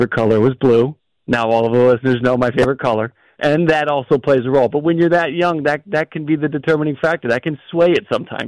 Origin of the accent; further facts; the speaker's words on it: Watertown, New York, United States; Yeah, I grew up in Watertown, New York, and that Sky Dome, as it was called at the time, was the closest Major League Baseball stadium.